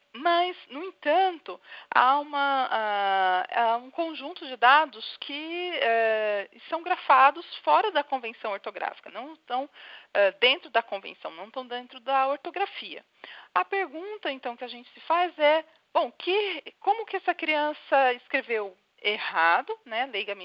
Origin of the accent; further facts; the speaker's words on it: São Paulo, Brazil; Eu sou paulista, eu sou do sul e não vou ser do norte do Brasil.